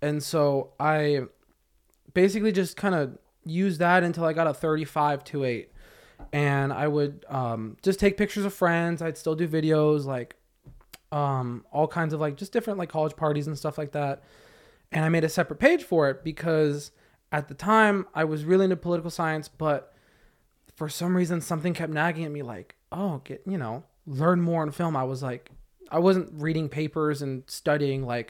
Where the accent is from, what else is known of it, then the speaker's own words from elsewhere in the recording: Camarillo, California, United States; I felt weird because I grew up in Camarillo. So it's not like this big town